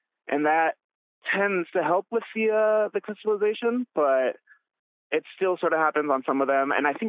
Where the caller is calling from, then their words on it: Rochester, Minnesota, United States; Rochester, Minnesota.